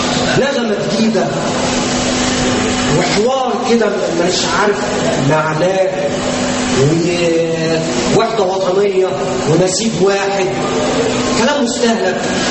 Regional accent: Egypt

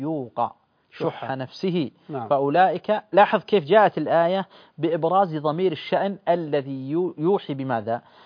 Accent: Saudi Arabia; بل دعني أقول مثلا في بلادنا السعودية، تجارها

